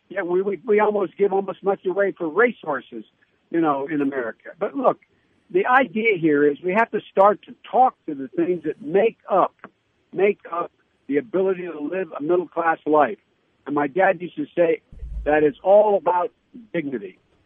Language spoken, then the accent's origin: English; Delaware, United States; like they did up in my home state of Delaware, used to be a big auto manufacturer